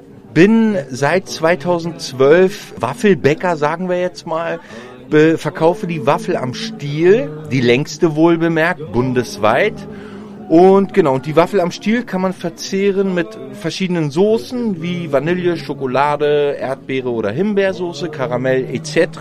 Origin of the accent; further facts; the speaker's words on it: Berlin, Germany; Selber bin ich gebürtiger Berliner mit kaukasischen Wurzeln.